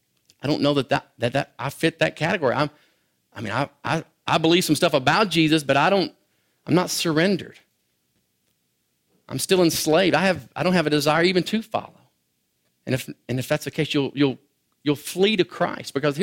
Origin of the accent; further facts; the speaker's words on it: United States; I'm from the United States.